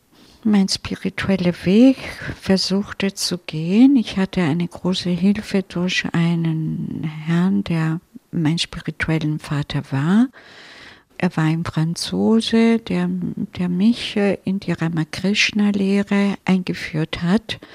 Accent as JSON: {"language": "German", "country": "Italy", "second_language": "German", "said": "ich bin Italienerin und trotzdem evangelisch. Ich bin eine Waldenserin, eine von diesen Ur-Protestanten."}